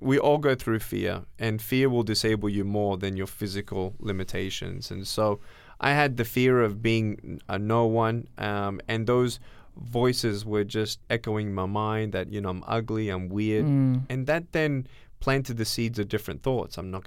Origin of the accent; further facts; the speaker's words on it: Australia; born there; I was born in Australia 31 years ago with no arms, no legs.